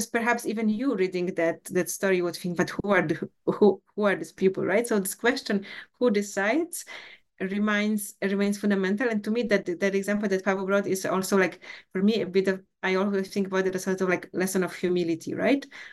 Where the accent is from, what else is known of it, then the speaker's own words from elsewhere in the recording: Poland; English is a second language; the woman that I asked immediately heard my accent and asked, where you come from? I said, from Poland.